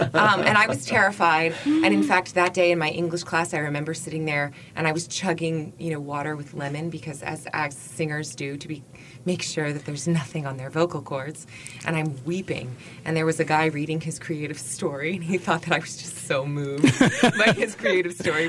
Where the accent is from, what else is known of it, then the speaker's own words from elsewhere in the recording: Chapel Hill, North Carolina, United States; Yeah, I was born and raised in Chapel Hill, not too far from where we are sitting, literally.